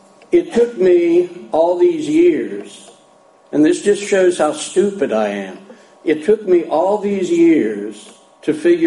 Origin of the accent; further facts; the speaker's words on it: Pennsylvania, United States; She came up from Florida and I came south from Pennsylvania.